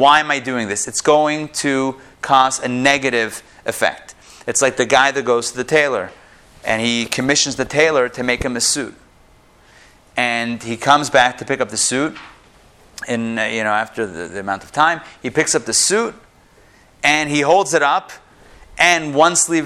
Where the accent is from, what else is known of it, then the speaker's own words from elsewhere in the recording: Pittsburgh, Pennsylvania, United States; I'm from Pittsburgh, in case you didn't know that with this little preamble.